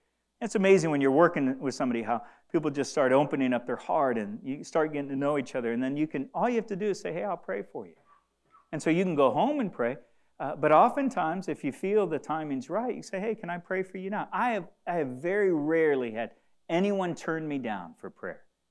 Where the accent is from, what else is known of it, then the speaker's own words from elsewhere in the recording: DR Congo; And so I told them that I grew up in the Congo, and conversation just led from one thing to the other.